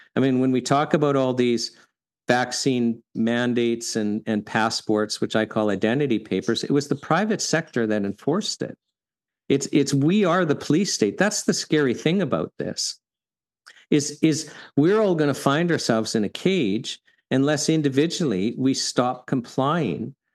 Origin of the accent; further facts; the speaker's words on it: Canada; And I mean, I as a Canadian